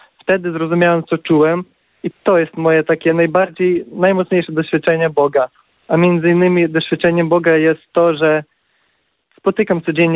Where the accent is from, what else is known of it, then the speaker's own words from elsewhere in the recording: Ukraine; jestem z Ukrainy.